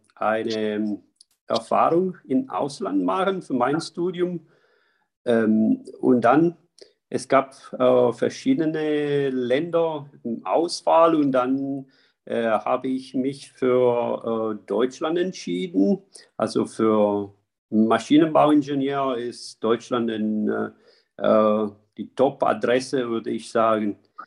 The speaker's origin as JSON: {"language": "German", "region": "Sicily", "country": "Italy", "tie": "born or raised there", "second_language": "German", "moved": "as an adult", "lives_now": "Germany", "said": "Ich bin in Italien geboren, in Sizilien, das ist Süditalien. Und seit 23 Jahren wohne ich in Baden-Württemberg."}